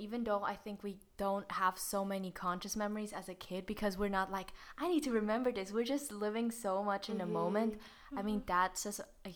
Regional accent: Switzerland; because I grew up only in Switzerland, that also made me, you know, who I am today.

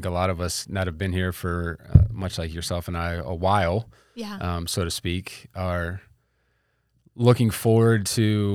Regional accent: Florida, United States; also born or lived in New Hampshire; I'm not native to Florida or Polk County. I was born up north in New Hampshire in the New England area, about 15 minutes outside of Manchester. So I remember the snow. I remember the cold.

